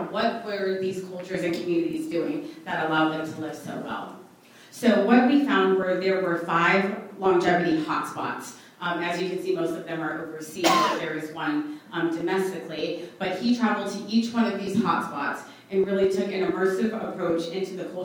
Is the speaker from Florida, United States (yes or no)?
yes; Jacksonville, Florida, United States; I'd like to say that I am a proud Jacksonville native. I went through Duval County Public Schools. I was raised in the Brentwood area